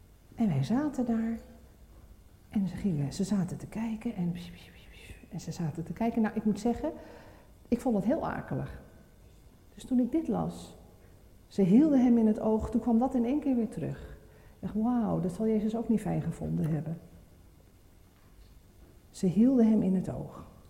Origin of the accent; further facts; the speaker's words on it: Amsterdam, North Holland, Netherlands; Mijn man die komt uit Hogeveen en ik kwam uit Amsterdam.